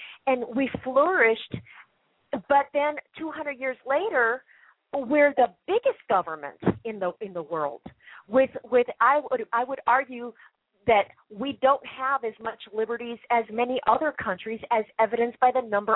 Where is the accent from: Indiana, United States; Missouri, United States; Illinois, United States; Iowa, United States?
Indiana, United States; East Chicago; born there; I was born in East Chicago, Indiana in 1961 and to an immigrant family.